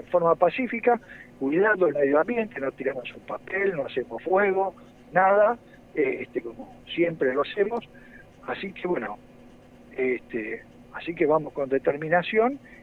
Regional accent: Argentina; nosotros como argentinos ciudadanos

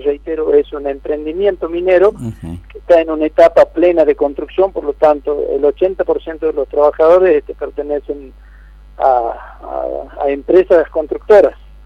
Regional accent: Argentina; como ciudadanos argentinos

